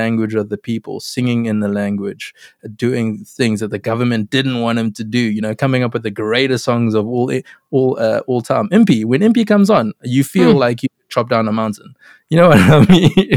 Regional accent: Durban, KwaZulu-Natal, South Africa; growing up in Durban

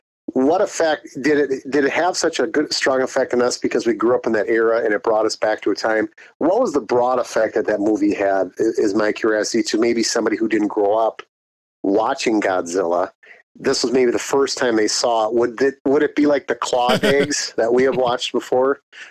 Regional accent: United States; Now, again, I'm dumbed down because I'm the American dummy.

